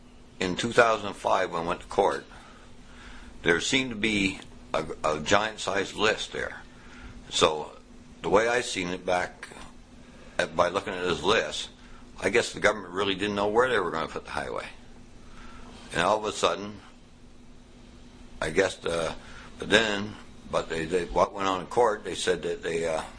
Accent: Gary, New Brunswick, Canada; now in Fredericton, Canada; Now, I used to be from Gary.

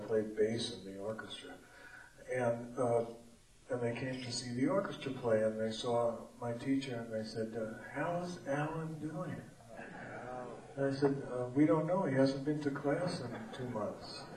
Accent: Queens, New York, United States; I come from New York, from Queens, New York. And where I lived, if you didn't go to college, you were a bum.

